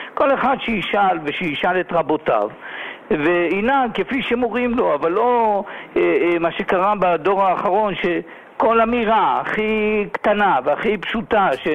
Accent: Ofakim, Southern District, Israel; אנחנו באנו יחד, הוא בא מסדרות, אני מאופקים.

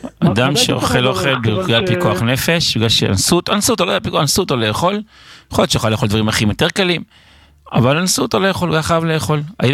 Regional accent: Jerusalem, Jerusalem District, Israel; מירושלים, לא?

